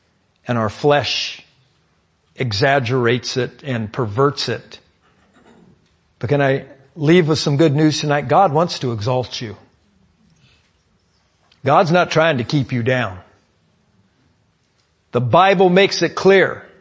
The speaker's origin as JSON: {"language": "English", "region": "California", "country": "United States", "tie": "born or raised there", "said": "I grew up on the Monterey Peninsula, and some of the houses out there in Pebble Beach that I remember as a young man, fabulous homes."}